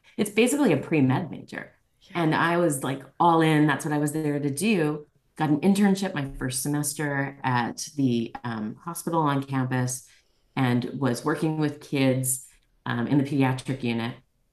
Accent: Washington, District of Columbia, United States; also born or lived in San Francisco Bay Area; I grew up half in Washington, D.C., half in the San Francisco Bay Area.

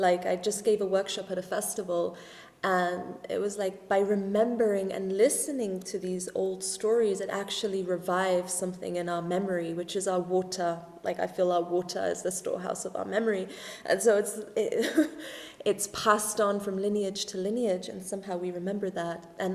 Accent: Egypt; I am half Egyptian. I grew up in Egypt for a part of my life

